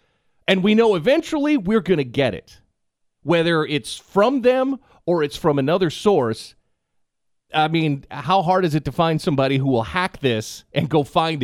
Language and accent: English; United States; As an American, we've grown up seeing other countries do this type of stuff.